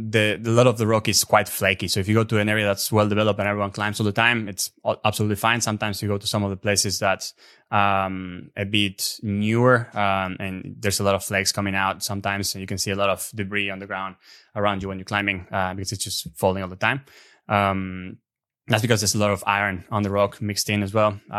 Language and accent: English; Argentina; English is a second language; now in Australia; And I'm from Argentina as well.